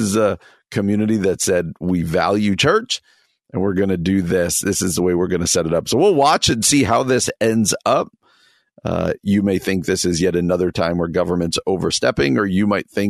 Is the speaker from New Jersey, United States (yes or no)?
yes; New Jersey, United States; People from the East Coast, particularly where I grew up in New Jersey, flock to the Jersey Shore.